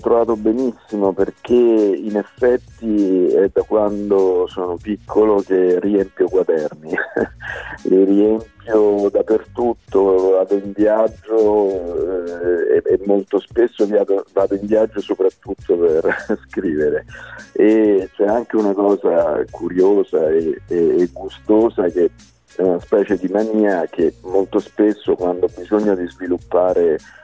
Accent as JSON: {"language": "Italian", "town": "Latina", "region": "Lazio", "country": "Italy", "tie": "born there", "said": "Latina è sempre Latina, sempre la mia città natale."}